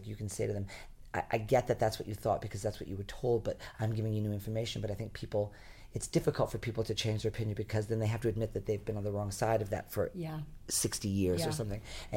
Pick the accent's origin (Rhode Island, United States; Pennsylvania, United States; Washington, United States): Rhode Island, United States; Like all the men that I grew up with in Rhode Island.